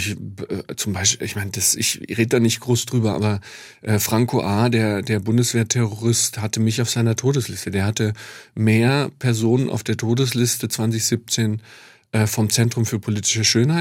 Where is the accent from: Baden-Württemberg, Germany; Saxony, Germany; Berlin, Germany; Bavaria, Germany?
Saxony, Germany; Dresden; born there; Ich bin in Dresden geboren.